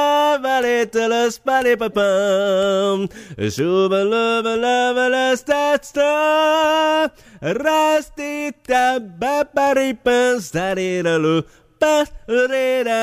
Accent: Yokosuka, Kanagawa, Japan; 私、横須賀という港町の出身ですので、そこからずっと港の歌は何曲かいろいろ作ってきたんですけども

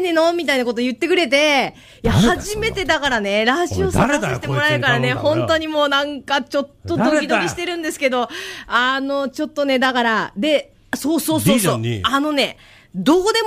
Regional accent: Kitamoto, Saitama, Japan; 大体、まあ、30年ぶりぐらいに来たかな。ってことで、私の、こう、田舎の方来てみたのね。

